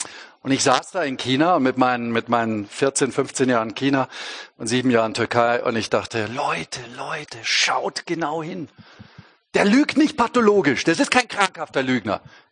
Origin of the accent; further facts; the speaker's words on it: Bavaria, Germany; ich bin Süddeutscher, ich komme aus dem Allgäu, eigentlich näher an Zürich als an München